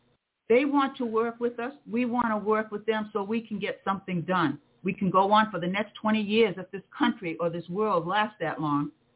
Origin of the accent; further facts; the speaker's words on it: United States; I was born and raised in America.